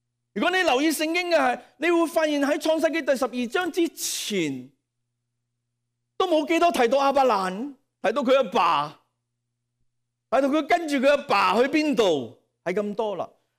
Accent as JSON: {"language": "Chinese", "country": "Hong Kong", "said": "如果不是真的，我们香港人说真的搞出个大头佛出来。"}